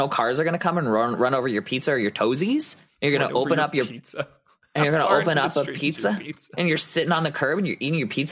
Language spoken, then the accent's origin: English; Essex, Ontario, Canada; So I grew up in a town called Essex outside of Windsor.